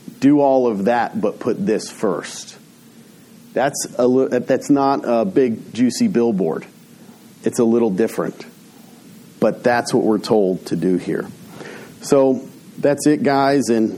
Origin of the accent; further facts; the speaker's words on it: United States; A lot of times, being American is the best and worst thing. because we have this amazing view of freedom.